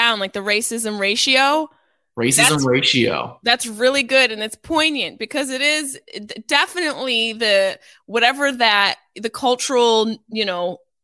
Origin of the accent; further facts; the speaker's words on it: Syracuse, New York, United States; Yeah, it kind of reminds me of like where I grew up in Syracuse.